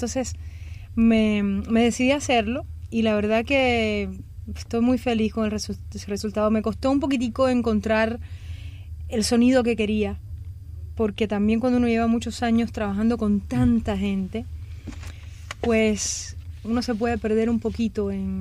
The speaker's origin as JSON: {"language": "Spanish", "country": "Cuba", "tie": "born there", "also_born_or_lived": "Panama", "said": "yo nací en Cuba, viví en Panamá, crecí aquí, me encanta la música brasilera, pero estudié jazz y vengo de raíces afrocubanas"}